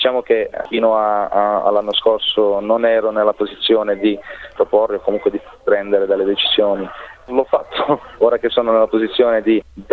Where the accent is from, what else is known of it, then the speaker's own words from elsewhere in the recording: Trani, Apulia, Italy; now in Melbourne, Australia; In Puglia, Trani.